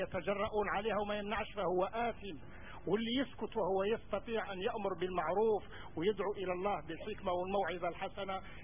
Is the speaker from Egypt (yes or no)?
no; Algeria; حتى واحد إذا جاء واحد جزائري يقول لي لماذا تنتقد، نقول له أنا من الجزائر